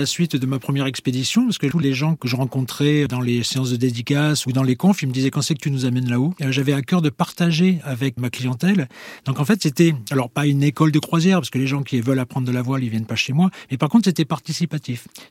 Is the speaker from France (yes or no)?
yes; France; moved away as an adult; je suis parti à 23 ans de France.